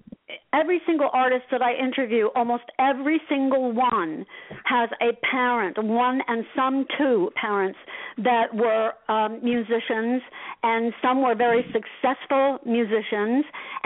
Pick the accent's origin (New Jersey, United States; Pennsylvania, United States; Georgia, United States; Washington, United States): New Jersey, United States; Asbury Park; I'm a 60s generation and I grew up in Asbury Park.